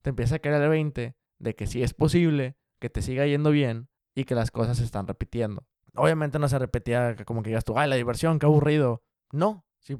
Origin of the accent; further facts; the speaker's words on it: Mexico; now in Seattle, United States; somos mexicanos en Seattle, tenemos el internship de Microsoft.